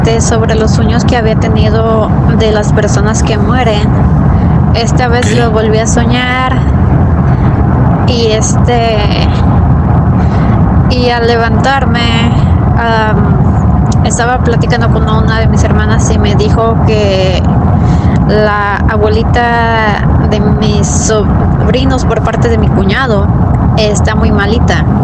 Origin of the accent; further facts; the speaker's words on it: Michoacán, Mexico; now in United States; soy de Michoacán y en este momento estoy en Texas.